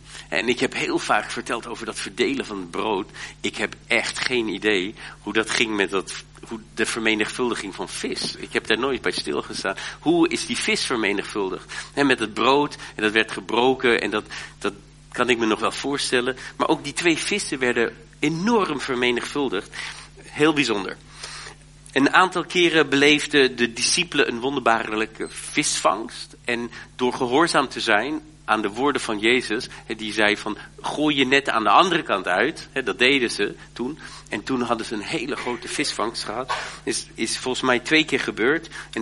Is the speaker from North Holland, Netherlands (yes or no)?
yes; Haarlem, North Holland, Netherlands; born there; also born or lived in Germany; Nee, ik ben in Haarlem geboren, ik heb in Duitsland gewoond.